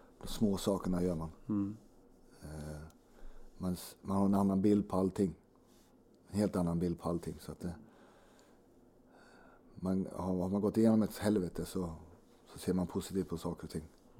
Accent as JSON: {"language": "Swedish", "region": "Småland", "country": "Sweden"}